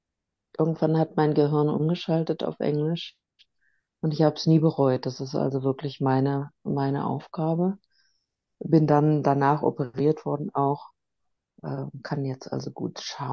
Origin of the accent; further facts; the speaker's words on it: Berlin, Germany; ich bin in der Baumschule in West-Berlin groß geworden